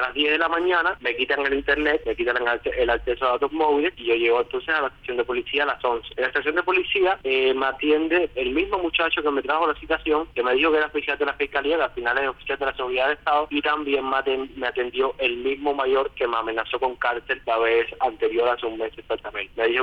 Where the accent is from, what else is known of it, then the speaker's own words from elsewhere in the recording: Havana, Cuba; Yo le aclaré que yo no vivo en Matanzas, yo estoy temporal acá por el tema de la pandemia, y yo soy de La Habana.